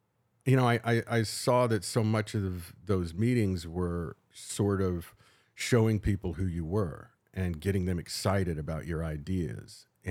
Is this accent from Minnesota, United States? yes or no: no; Louisiana, United States; I'm a kid from South Louisiana who knows nobody in the entertainment industry